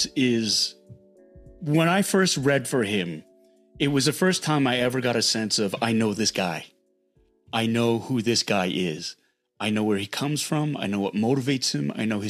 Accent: Canada; I can't escape that. I'm Korean Canadian. That's who my parents are. That's my heritage.

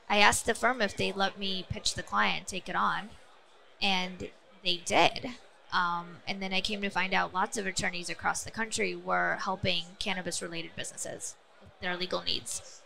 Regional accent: Ohio, United States; I like Ohio a lot. I'm actually from Ohio. Big fan of Ohio.

